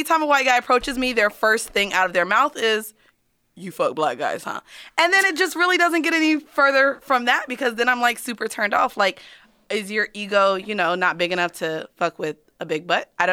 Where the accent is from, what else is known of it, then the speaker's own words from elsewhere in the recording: Florida, United States; Well, I'm from Florida and I...